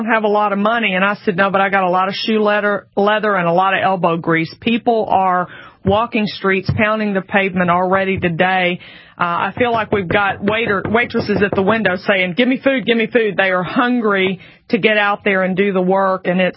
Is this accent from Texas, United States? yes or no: yes; Beeville, Texas, United States; I born and raised in South Texas. Daddy worked for the phone company. Mom was a stay-at-home mom. Four kids in my family. Husband and I both went to public school in Beeville, Texas.